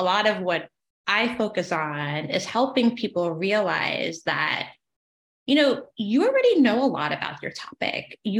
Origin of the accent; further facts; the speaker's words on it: New York, United States; I am a New Yorker